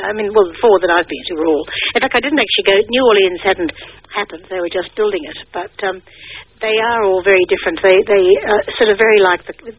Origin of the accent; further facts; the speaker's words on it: Sri Lanka; I liked the Sri Lankan one, because I grew up in Sri Lanka